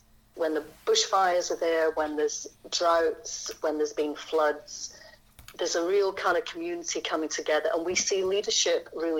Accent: Scotland, United Kingdom; Growing up in Scotland, where it's a pretty argumentative culture

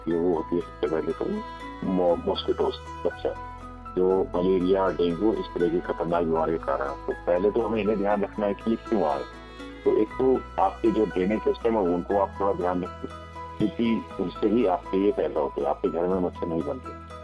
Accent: Dehradun, Uttarakhand, India; मैं देहरादून से हूँ और मैं साइंस ग्रेजुएट हूँ

